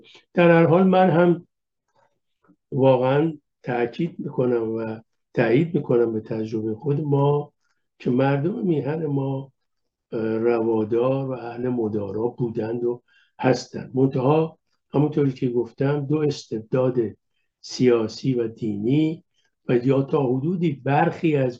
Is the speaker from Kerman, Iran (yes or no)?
no; Tehran, Tehran Province, Iran; خود من که تو جنوب شهر تهران توی همچون منطقه‌ای بزرگ شدم که منطقه سنتیه